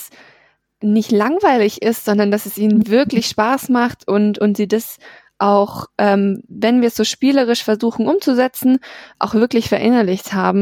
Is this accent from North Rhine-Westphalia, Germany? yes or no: no; Baden-Württemberg, Germany; Ich bin aus Baden-Württemberg und wir lieben unsere Planspiele.